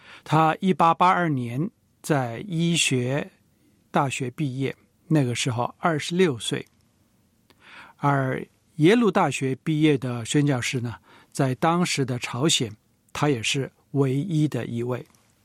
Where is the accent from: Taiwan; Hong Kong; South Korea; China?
South Korea; Seoul; 汉城市首尔市的真洞我个人很熟悉，因为我是在那一区长大，读小学的时候呢每天都是要经过那里去读书。